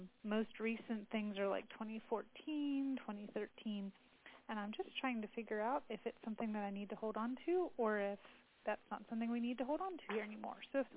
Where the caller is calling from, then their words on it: Virginia, United States; I'm calling from Brethren Woods Camp and Retreat Center in Virginia.